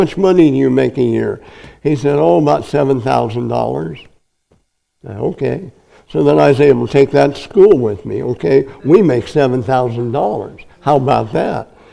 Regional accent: Napanee, Nebraska, United States; Last week I said I grew up in Napanee, Nebraska, and I had it all.

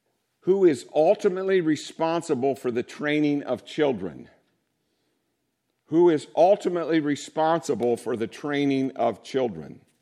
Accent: Indiana, United States; also born or lived in Kansas City; I'm from Indiana. We live just outside of Indianapolis, Indiana.

